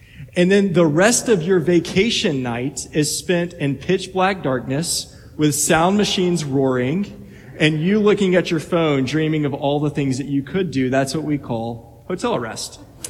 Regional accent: Little Rock, Arkansas, United States; this same river that oriented the first 18 years of my life growing up in Little Rock, Arkansas

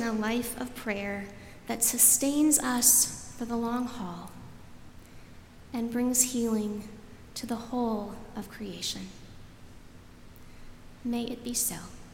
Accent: Michigan, United States; now in Nashville, United States; I grew up in Michigan, and when I first moved here to Nashville, people would comment about my accent.

